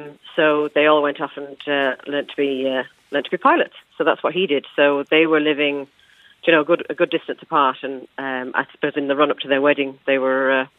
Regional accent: East Midlands, United Kingdom; I grew up in Nottinghamshire in England.

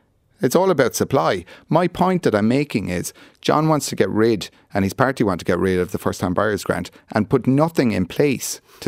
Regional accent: Clonmel, Tipperary, Ireland; I'm from Clonmel in Tipperary, and there's a couple of sites that are perfect for retirement villages.

